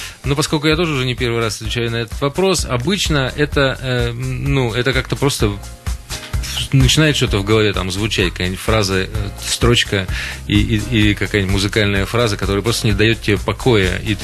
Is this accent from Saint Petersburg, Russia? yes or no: no; Udmurtia, Russia; moved away as an adult; now in Perm, Russia; Я из Удмуртии. Родом из Удмуртии. В общем, я не издалека, но тем не менее в Перми я до 89 года вообще ни разу не бывал.